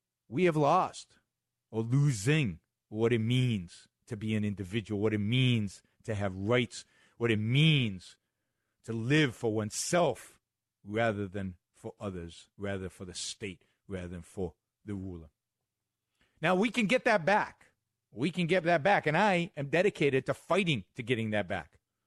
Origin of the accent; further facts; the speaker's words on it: Israel; moved away as an adult; I was born and raised in Israel, a pretty good country, not a bad place.